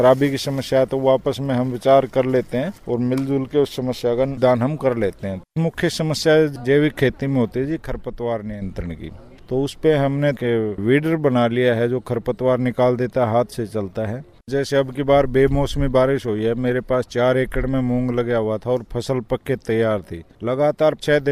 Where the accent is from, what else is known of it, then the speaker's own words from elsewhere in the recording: Selanga, Haryana, India; गांव सेलंगा, जिला झज्जर, हरियाणा का रहने वाला हूं।